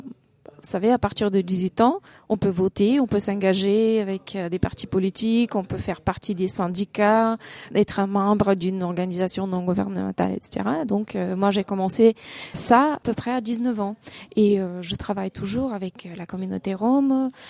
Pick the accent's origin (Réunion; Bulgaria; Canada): Bulgaria; French is a second language; moved away as an adult; now in France; je viens de la Bulgarie, je suis d'origine rome. Je suis venue en France en 2010